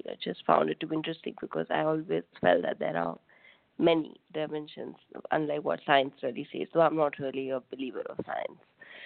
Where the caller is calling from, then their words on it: India; I'm calling from India.